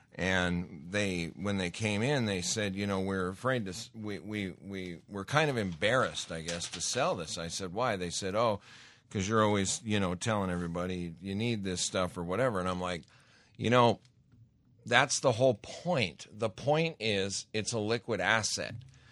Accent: Montana, United States; And I've mentioned I grew up in Montana. I've seen some pretty harsh, nasty winters.

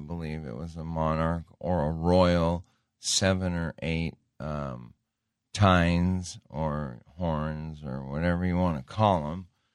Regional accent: Montana, United States; I grew up in Montana as a hunter.

